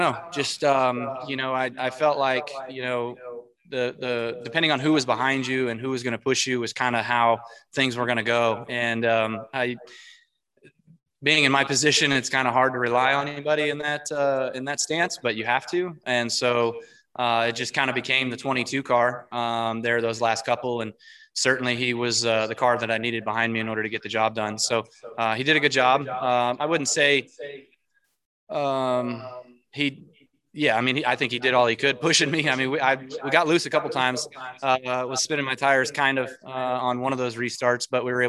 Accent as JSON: {"language": "English", "town": "Las Vegas", "region": "Nevada", "country": "United States", "said": "I'm obviously from Las Vegas, Nevada, and there's a lot of shows out there."}